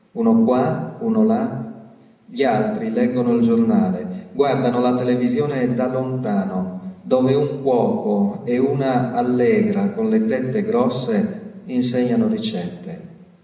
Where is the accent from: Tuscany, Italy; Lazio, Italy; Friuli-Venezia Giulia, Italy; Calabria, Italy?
Friuli-Venezia Giulia, Italy; Chiusaforte; Chiusaforte è il mio paese di origine, un paesino infilato in una gola e incistato al confine tra Austria e Slovenia.